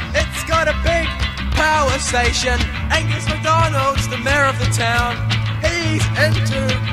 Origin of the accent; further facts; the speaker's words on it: Huntly, Waikato, New Zealand; So, what's wrong with Huntly? It's my home country. Just go there, just go down State Highway 1.